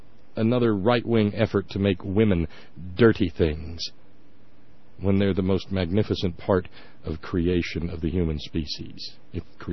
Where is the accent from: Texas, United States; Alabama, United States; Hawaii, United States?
Alabama, United States; the attitudes that prevailed when I was a boy growing up in Alabama.